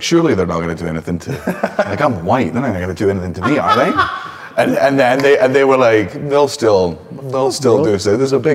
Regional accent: Scotland, United Kingdom; I used to be able to say … I am from Scotland. and I try to be funny.

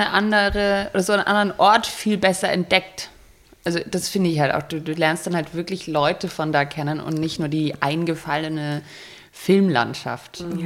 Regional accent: Germany; also jetzt so als Deutsche darf ich das vielleicht sagen

